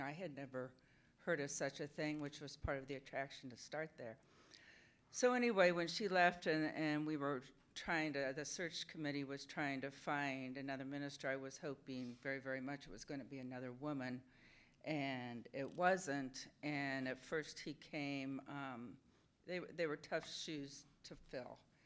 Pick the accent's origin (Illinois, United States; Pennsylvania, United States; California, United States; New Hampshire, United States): California, United States; San Diego; I'm from San Diego, First Unitarian.